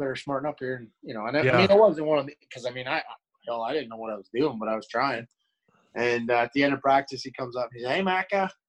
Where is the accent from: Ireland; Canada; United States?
Canada; Edmonton, Alberta; that was my hometown, literally.